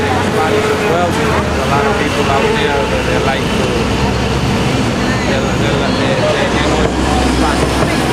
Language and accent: Spanish; Mexico; now in New York, United States; soy de México, vivo en Nueva York como 40 años, y yes, I speak English a little bit